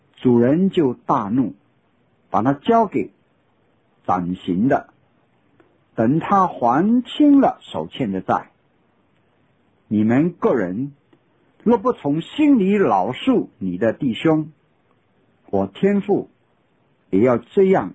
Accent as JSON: {"language": "Chinese", "country": "China", "said": "我们身为中国人，在我们中国几千年丰富的文化里面，"}